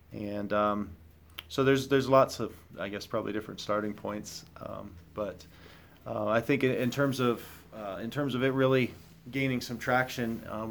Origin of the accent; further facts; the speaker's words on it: Rapid City, South Dakota, United States; growing up in Rapid City and just having a heart for this city